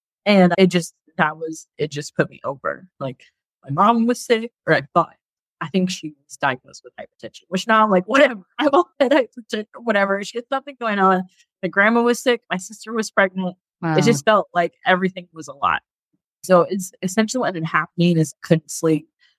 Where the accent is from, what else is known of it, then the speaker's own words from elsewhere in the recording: Indiana, United States; Yeah, I'm a Hoosier. I'm born and raised in Indiana and from a family of five.